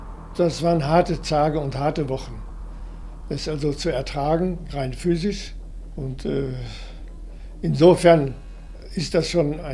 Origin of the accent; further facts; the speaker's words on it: North Rhine-Westphalia, Germany; Ich bin gebürtig aus dem Sauerland, aus einer Arbeiterfamilie.